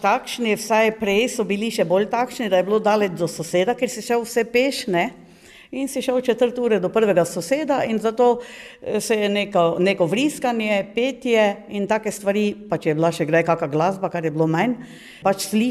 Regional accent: Savci, Drava, Slovenia; izhajam iz Prlekije. Savci Tomaž pri Ormožu, to je, lahko rečemo, center Prlekije.

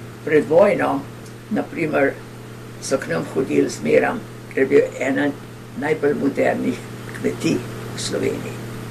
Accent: Ljubljana, Central Slovenia, Slovenia; born there; also born or lived in Upper Carniola; in rojena sem v Ljubljani. In potem sem živela v Ljubljani v Šiški in na Gorenjskem, Hraše pri Smletnik.

